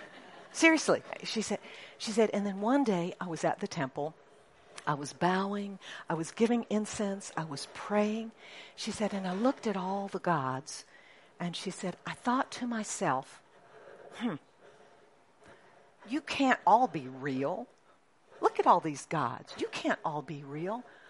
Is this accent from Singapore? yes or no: yes; Singapore; So you know I grew up in Singapore. I was a missionary kid. And mom and dad had, they'd started a church there, Faith Assembly. And it was English speaking and Cantonese speaking together, okay?